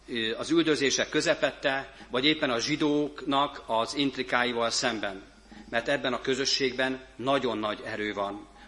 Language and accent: Hungarian; Gödöllő, Pest, Hungary; also born or lived in Germany; szerettem 2014-ben is magyarnak lenni, amikor kint éltem Németországban. És soha nem mondtam azt, hogy nekem az, hogy gödöllői vagyok, az az első, és utána az, hogy én európai vagyok. Mert közben ott volt az, hogy magyar is vagyok.